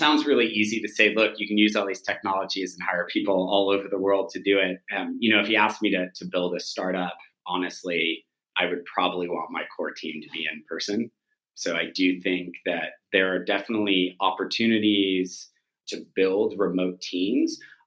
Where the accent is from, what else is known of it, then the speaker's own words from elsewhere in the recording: California, United States; And, you know, I grew up in Silicon Valley all of my life and been part of a few different high growth organizations.